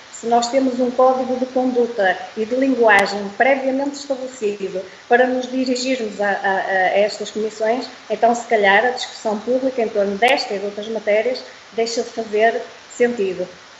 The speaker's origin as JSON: {"language": "Portuguese", "country": "Portugal", "said": "Porque eu penso que é isso que a todos nós, como portugueses, nos interessa."}